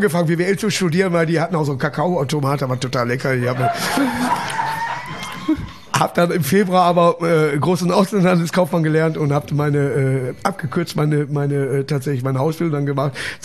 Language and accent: German; Duisburg, North Rhine-Westphalia, Germany; Früher war bei uns in Duisburg Kroll Name.